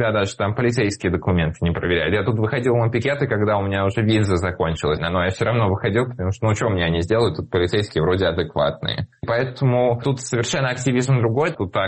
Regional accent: Russia; Я россиянин, я жил всю жизнь свою в России

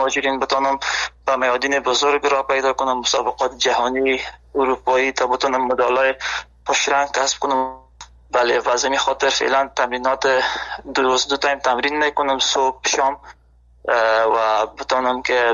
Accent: Afghanistan; now in Germany; به خاطر این هدف خود از افغانستان آلمان آمدم

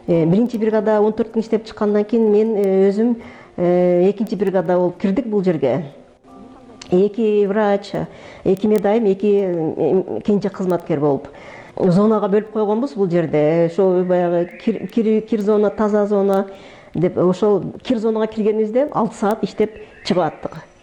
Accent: Batken, Batken Region, Kyrgyzstan; born or raised there

